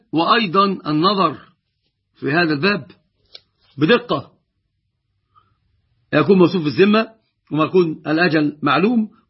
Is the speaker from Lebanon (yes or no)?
no; Egypt; طبعا هذه المسألة مسببة أزمة عندنا في مصر، وهي بيع الشقق قبل أن تبنى.